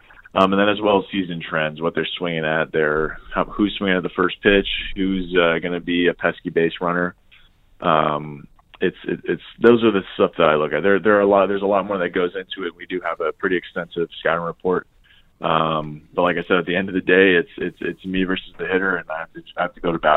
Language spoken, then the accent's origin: English; San Diego, California, United States; Naturally, it was my hometown. So it was surreal. I had to really bring myself down because I knew I was just going to be emotional out there. I fell in love with the game of baseball at Qualcomm and at Petco.